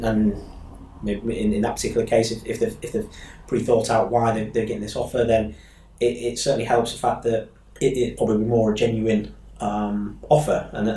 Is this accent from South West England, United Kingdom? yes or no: no; Hull, Yorkshire and the Humber, United Kingdom; came back to my hometown area, being Hull, and dealt with commercial agency, probably across the Hull and East Riding region.